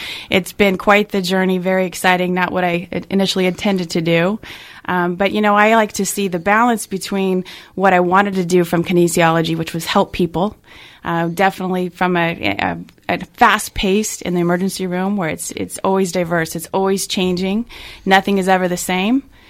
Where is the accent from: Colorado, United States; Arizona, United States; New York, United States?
Colorado, United States; Again, I was born and raised in Colorado, a small town in Colorado. So to pack up and leave and move to Irvine, California